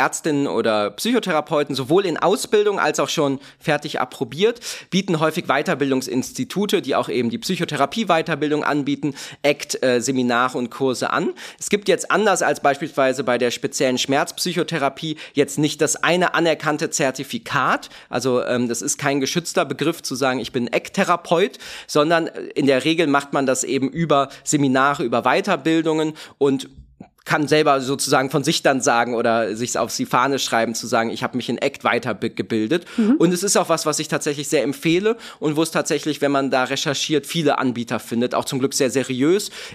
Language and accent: German; Cologne, North Rhine-Westphalia, Germany; dass ich gebürtiger Kölner bin und tatsächlich nach wie vor mit meiner Heimatstadt sehr, sehr verbunden bin